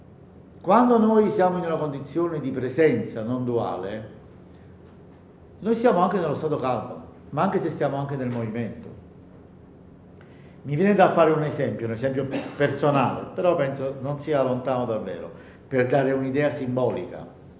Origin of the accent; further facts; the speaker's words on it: Naples, Campania, Italy; essendo io napoletano la cosa mi colpiva